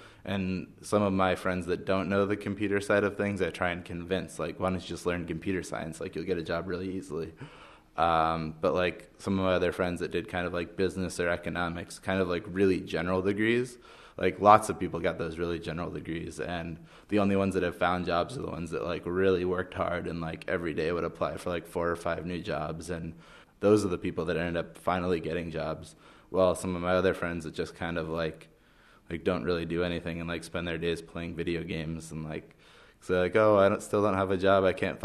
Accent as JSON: {"language": "English", "region": "Connecticut", "country": "United States", "tie": "born or raised there", "moved": "as an adult", "lives_now": "Santa Monica, United States", "said": "I lived in Connecticut my whole life until I went to college. I was born in New Haven, so like about 5-10 minutes from Yale. Around 5 years old, I moved kind of to the suburbs and just kind of grew up there."}